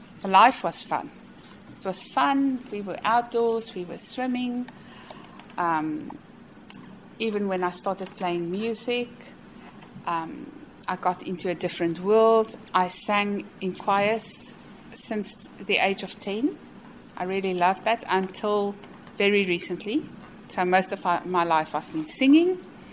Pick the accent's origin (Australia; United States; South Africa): South Africa; I'm South African, but I also have a British nationality. But I was born in South Africa and I studied there.